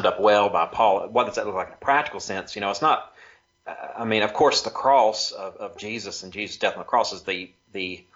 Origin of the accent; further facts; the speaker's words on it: United States; I think as an American, it can be kind of tough to, because we've heard a lot of talk, kind of grew up with this idea of Judeo-Christian values.